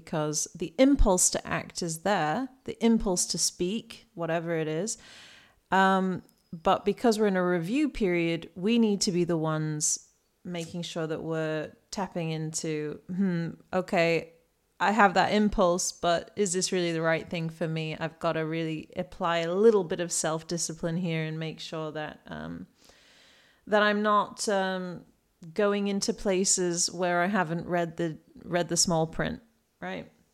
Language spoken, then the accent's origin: English; England, United Kingdom; since this is now a British podcast, because I'm British and I live in England again.